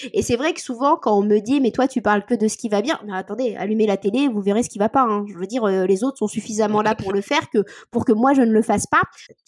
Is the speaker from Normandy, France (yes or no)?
yes; Normandy, France; Mes grands-parents, moi, sont agriculteurs, donc je viens du terroir hein, et pas de Deauville-Trouville. Alors, je viens du milieu du Cotentin.